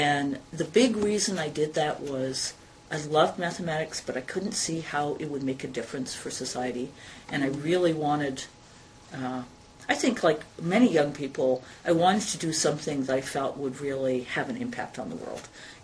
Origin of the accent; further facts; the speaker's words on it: Canada; First of all, I'm Canadian. I like most Canadians, I went to my local university. I was living in Edmonton, Alberta, and I went to the University of Alberta